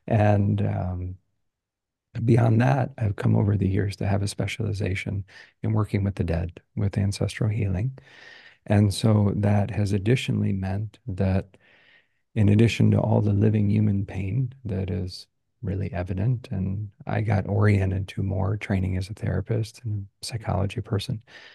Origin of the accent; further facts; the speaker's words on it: United States; moved away as an adult; now in Spain; And that's the cultural, you know, matrix where I was born and raised. So I'm like an American white guy. And I've been living here in Spain and the traditional lands of all kinds of people for the last year and a half.